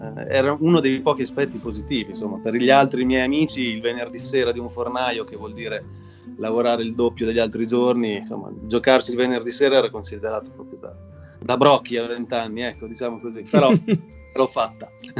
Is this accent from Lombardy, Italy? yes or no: no; Monghidoro, Emilia-Romagna, Italy; io vengo da Monghidoro, che è un paese sull'Appennino tra Bologna e Firenze.